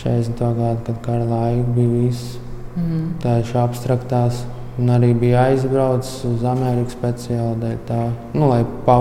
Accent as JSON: {"language": "Latvian", "town": "Liepāja", "region": "Kurzeme", "country": "Latvia", "said": "esmu no Liepājas."}